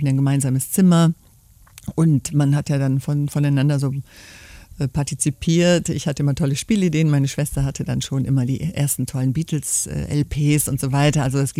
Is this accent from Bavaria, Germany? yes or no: no; Cologne, North Rhine-Westphalia, Germany; born there; ich bin voll in Köln geboren, obwohl ich nicht so richtig das Kölschen mächtig bin. Ich versuche das immer ein bisschen, aber das ist nicht so richtig, wie man mir immer sagt. Deshalb versuche ich es meistens in Hochdeutsch. Bleibe ich beim Hochdeutsch.